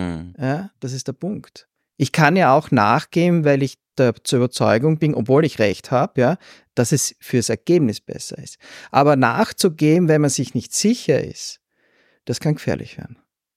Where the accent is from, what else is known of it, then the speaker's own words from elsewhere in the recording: Graz, Styria, Austria; born there; Naja, ich bin an sich Steirer, also ich bin in Graz geboren.